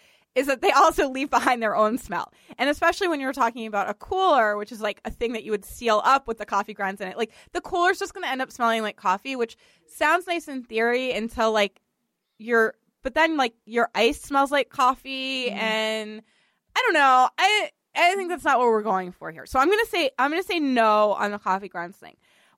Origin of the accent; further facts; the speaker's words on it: Boston, Massachusetts, United States; accent: Boston; And my Boston accent just came out.